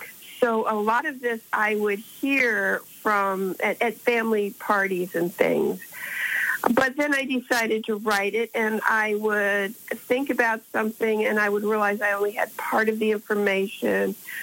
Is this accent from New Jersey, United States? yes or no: no; Miami, Florida, United States; Well, I am from Miami, Florida. And I am someone very unusual. I am a third-generation Miamian, and there are not a lot of us around